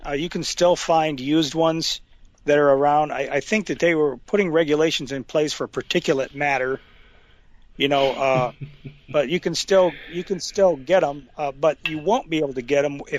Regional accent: Alabama, United States; I know, I'm from Alabama, Franklin County, where we have a lot of my relatives live on a mountain that ices over in the wintertime.

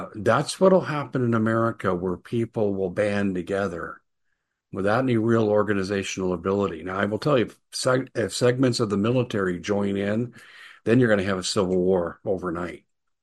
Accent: Colorado, United States; And it's my home state. It's where I grew up in, and it just breaks my heart. So beautiful. So many things to do. The people were always so friendly.

